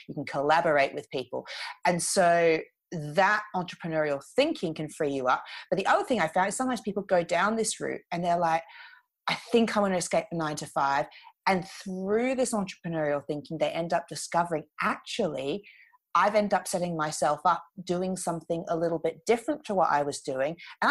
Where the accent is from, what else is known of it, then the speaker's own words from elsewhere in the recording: Australia; being an Aussie originally